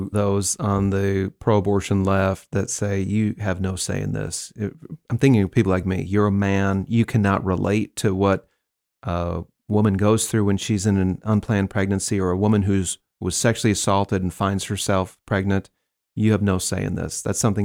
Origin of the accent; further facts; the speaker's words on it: Wisconsin, United States; So abortion in my home state of Wisconsin, it wasn't an option.